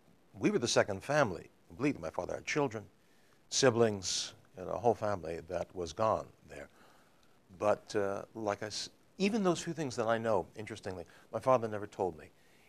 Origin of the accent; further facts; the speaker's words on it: Far Rockaway, New York, United States; I'm from Far Rockaway originally.